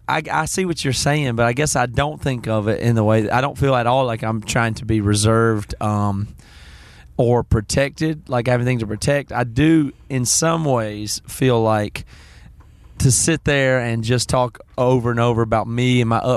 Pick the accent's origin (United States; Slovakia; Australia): United States; the Carolinas; accent: Carolina; I like my accent. I think it works out.